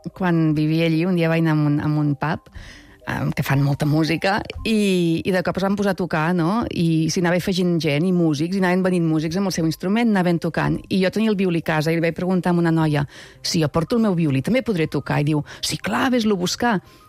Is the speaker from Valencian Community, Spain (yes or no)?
no; L'Espluga de Francolí, Catalonia, Spain